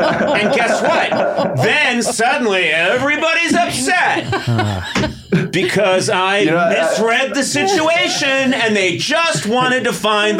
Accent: Massachusetts, United States; I'm from Massachusetts, and it's paella.

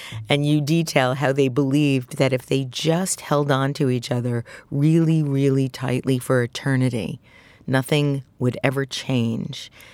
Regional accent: Brooklyn, New York, United States; I, too, was brought up in Brooklyn. I come from Eastern European Jews. I'm very Russian Romanian.

